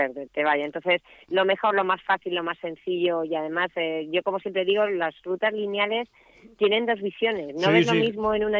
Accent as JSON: {"language": "Spanish", "town": "Moratalla", "region": "Region of Murcia", "country": "Spain", "tie": "born or raised there", "said": "Nada, gracias a vosotros por acordaros siempre de mi pueblo."}